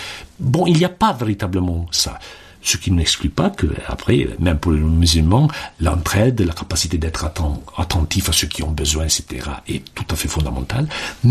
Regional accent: Italy; Moi, je suis italien d'origine. J'ai grandi, je dirais, sur les rives de la Méditerranée.

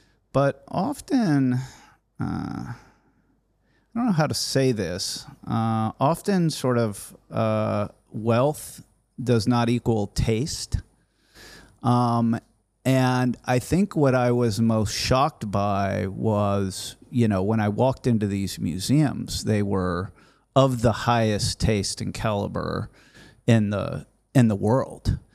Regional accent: Texas, United States; So yeah, I'm a seventh generation Texan

